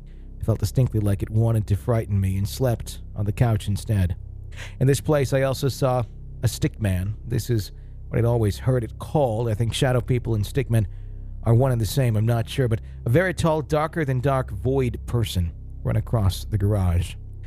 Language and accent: English; the South, United States; born or raised there